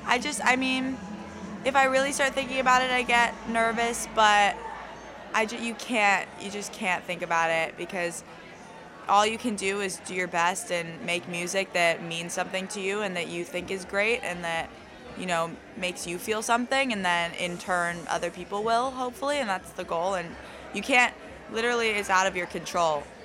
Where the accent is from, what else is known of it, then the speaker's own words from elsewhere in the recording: California, United States; because I'm from California where we don't really get seasons